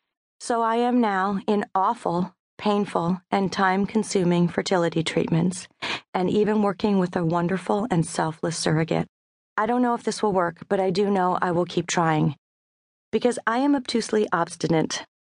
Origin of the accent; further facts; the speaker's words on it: Winnipeg, Manitoba, Canada; I was raised in Winnipeg, an excellent Canadian city of pleasant and cultured people.